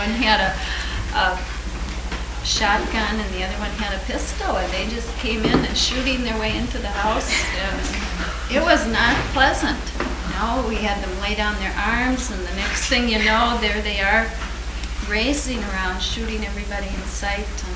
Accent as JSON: {"language": "English", "town": "Minneapolis", "region": "Minnesota", "country": "United States", "said": "We're from the Minneapolis-St. Paul area, and there are a couple groups there"}